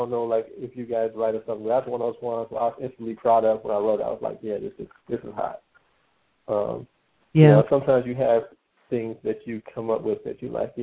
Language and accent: English; Cleveland, Ohio, United States; I am originally from Cleveland, Ohio, but right now I'm calling from Jackson, Tennessee.